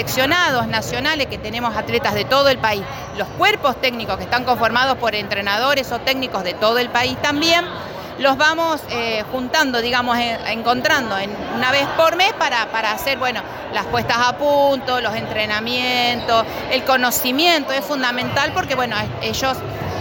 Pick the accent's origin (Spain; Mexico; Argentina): Argentina; Esperanza, Santa Fe; Yo soy de un pueblo chico también, soy de Esperanza